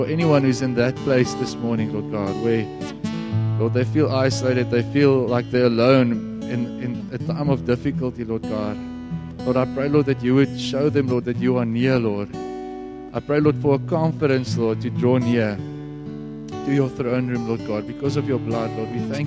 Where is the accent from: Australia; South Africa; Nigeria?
South Africa; Bloemfontein, Free State; I come from Bloemfontein originally, born and bred there, studied there, got saved there